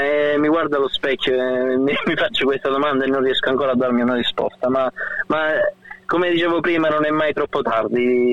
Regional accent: San Giovanni Rotondo, Apulia, Italy; anche se vengo da San Giovanni Rotondo, non è mai stata parte integrante della mia vita.

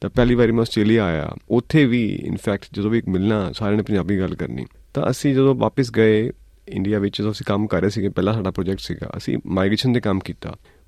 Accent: Jalandhar, Punjab, India; ਮੈਂ ਜਲੰਧਰ ਤੋਂ ਬਿਲੋਂਗ ਕਰਦਾ ਹਾਂ। ਮੇਰੀ ਫੈਮਿਲੀ ਵੀ ਹਾਲੇ ਵੀ ਜਲੰਧਰ ਚ ਹੈਗੀ ਹੈ, ਉੱਥੇ ਹੀ ਰਹਿੰਦੇ ਨੇ। ਤਾਂ ਅਸੀਂ ਪਿੱਛੋਂ ਪਾਰਟੀਸ਼ਨ ਤੋਂ ਪਹਿਲਾਂ ਅਸੀਂ ਜਦੋਂ ਇੱਥੇ ਆਏ, ਪੰਜਾਬ 'ਚ ਆਏ, ਤਾਂ ਪਹਿਲਾਂ ਅਸੀਂ ਸਾਰੇ ਫਾਰਮਿੰਗ ਕਰਦੇ ਸੀਗੇ ਉੱਥੇ ਸਿਆਲਕੋਟ ਵਿੱਚ।

